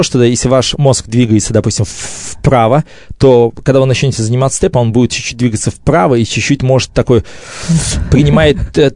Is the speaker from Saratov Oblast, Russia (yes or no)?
yes; Saratov, Saratov Oblast, Russia; еще я приехал, такой парень из Саратова с длинными волосами